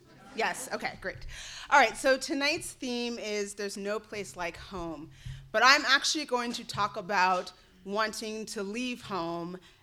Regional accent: Denver, Colorado, United States; So I had two parents, an older sister, a younger sister. I grew up in Denver. My grandparents were close.

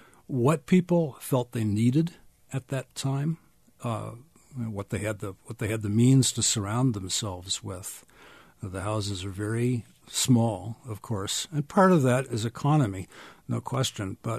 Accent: Randolph, New Hampshire, United States; The connection is because I come from New England. And as a child, I lived in Randolph, New Hampshire, and I'm very familiar with these houses.

